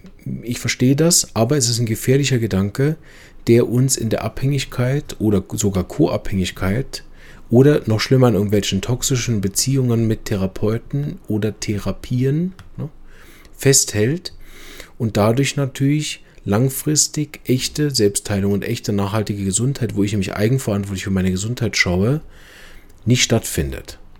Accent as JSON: {"language": "German", "country": "Switzerland", "said": "Bei uns in der Schweiz ist es so streng, da dürfen die Pharmafirma gar nicht direkt überhaupt irgendwas zu den Kunden, Endkunden sagen."}